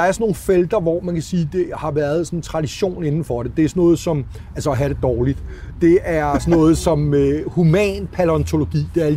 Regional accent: Hellerup, Capital Region of Denmark, Denmark; Jeg voksede op i Hellerup.

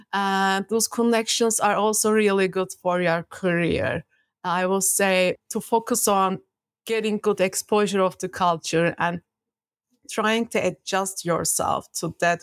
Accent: Turkey; also born or lived in Belgium; So in Belgium, I don't remember going to Turkey, but I grew up in Turkey.

